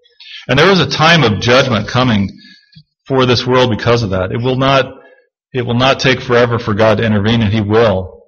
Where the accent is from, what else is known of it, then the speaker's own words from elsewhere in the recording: Milwaukee, Wisconsin, United States; You know, I grew up in Milwaukee.